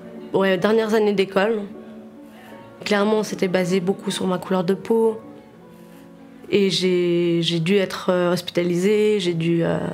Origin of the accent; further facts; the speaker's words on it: Switzerland; also born or lived in Mumbai, India; Je suis née en Inde. J'étais à Bombay dans un orphelinat jusqu'à mes 2 ans où une famille de Suisse est venue m'adopter.